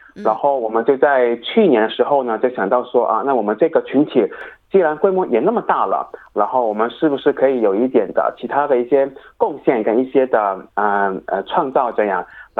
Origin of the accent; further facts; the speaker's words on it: Hong Kong; now in Sydney, Australia; 然后我个人是来自香港的，我大概是六年前从香港来到澳大利亚的悉尼。